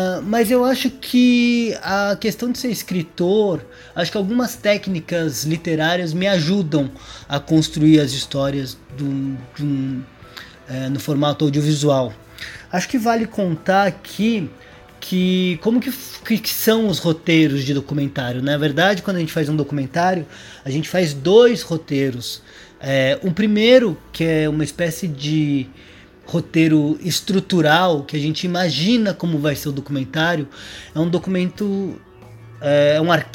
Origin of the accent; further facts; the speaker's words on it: São Paulo, Brazil; eu sou filho único, cresci em São Paulo, em um apartamento nos anos 80 e 90